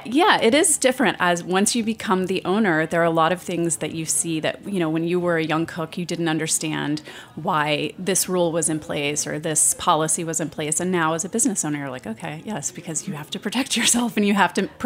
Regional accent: Texas, United States; also born or lived in Louisiana; And my family is not like that. I grew up in Texas and Louisiana, and my parents lived in Utah for a while.

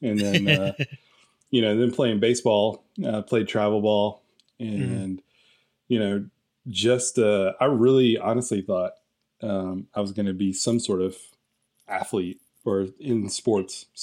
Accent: Blue Ridge, Georgia, United States; So I grew up in Blue Ridge, Georgia. McKaysville. So literally the movie Deliverance was filmed like 5-10 minutes away from my house.

